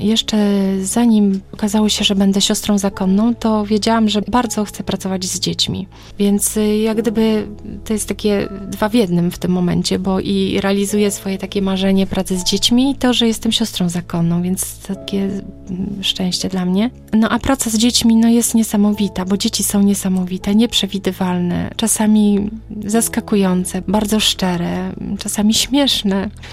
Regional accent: Gdańsk, Pomeranian Voivodeship, Poland; Tata do dzisiejszego dnia jest kościelnym w parafii właśnie na Przymorzu. Wychowałam się na podwórku, można powiedzieć, kościelnym, bo mój blok stoi w sąsiedztwie bezpośrednim kościoła parafialnego

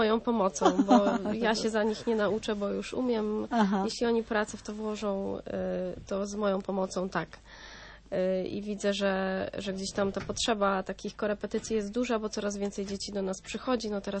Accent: Gdańsk, Pomeranian Voivodeship, Poland; now in Toruń, Poland; bo ja pochodzę z Gdańska i od niecałego roku jestem tu w Toruniu

